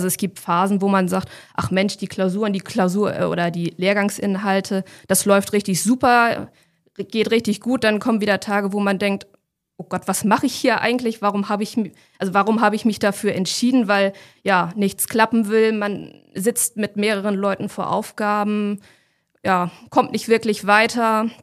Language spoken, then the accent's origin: German; Kiel, Schleswig-Holstein, Germany; Ich komme selber aus Kiel, hatte dadurch halt sehr kurze Anfahrtswege